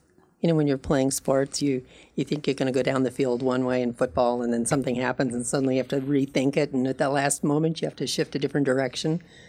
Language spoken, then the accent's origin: English; California, United States; True. It was in Southern California.